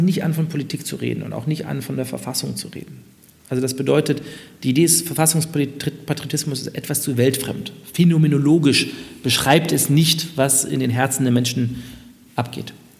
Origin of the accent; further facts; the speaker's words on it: Munich, Bavaria, Germany; born there; als geborener Münchner die Lederhosen und das Dirndl